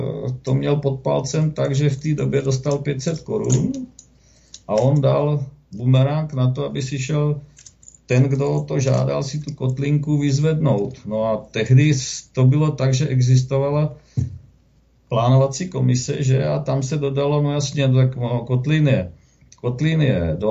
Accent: South Moravian Region, Czechia; Co se týká třeba já, že bydlím a pocházím kousek od Brna

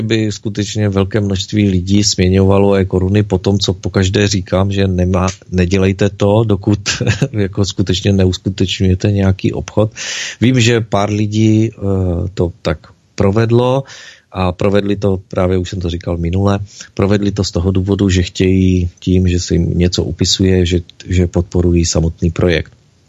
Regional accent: Moravia, Czechia; also born or lived in Prague; koupili malinký domeček se zahradou v zahradkářské kolonii v mém rodném městě na Moravě.

